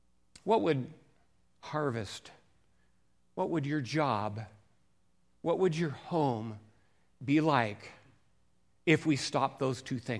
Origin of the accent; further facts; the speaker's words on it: Seattle, Washington, United States; moved away as an adult; You know, most of you that know me know that I came from Seattle. I was raised up in Seattle, and about 18, I thought I can't take the rain anymore, and I left and never went back.